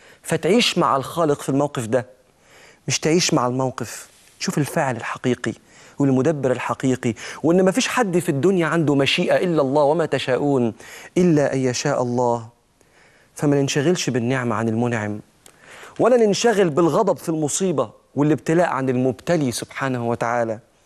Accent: Egypt; جزء منه كان في بلدنا مصر

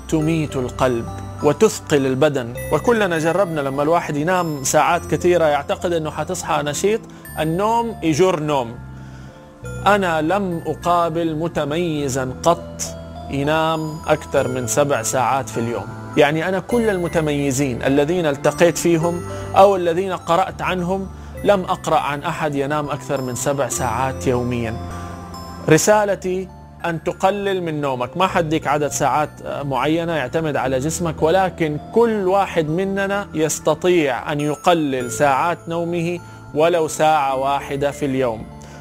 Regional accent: Saudi Arabia; عندنا في السعودية

